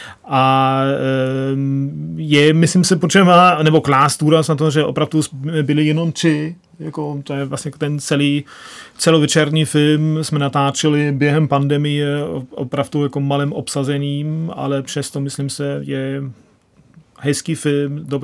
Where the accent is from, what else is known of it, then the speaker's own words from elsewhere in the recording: North Rhine-Westphalia, Germany; Czech is a second language; moved away as an adult; now in Prague, Czech Republic; Já pocházím z okolí Düsseldorfa a já jsem studoval v Düsseldorfu východoevropské dějiny a pak byla prostě nabídka na výměný pobyt na Karlovou univerzitu, tak jsem se dostal sem do Prahy a zůstal jsem. A to je už je to 20 let.